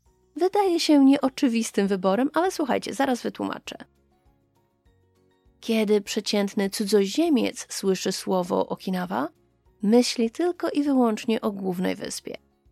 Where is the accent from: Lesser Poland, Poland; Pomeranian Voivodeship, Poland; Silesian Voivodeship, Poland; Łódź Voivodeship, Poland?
Pomeranian Voivodeship, Poland; Gdańsk; Ja sama jestem z Gdańska i kocham Gdańsk z całego serca.